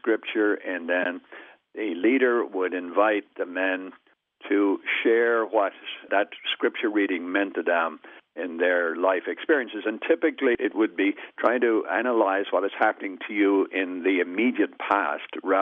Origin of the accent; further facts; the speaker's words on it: Ireland; I'm a regular practicing Catholic. I grew up in Ireland in the 40s, 50s.